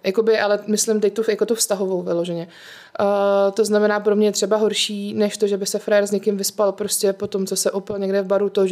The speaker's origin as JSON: {"language": "Czech", "town": "Ostrava", "region": "Moravian-Silesian Region", "country": "Czechia", "lives_now": "Prague, Czechia", "said": "to už asi zaznělo. Je mi 32, jsem původně z Ostravy, ale tady v Praze žiju už strašně dlouho."}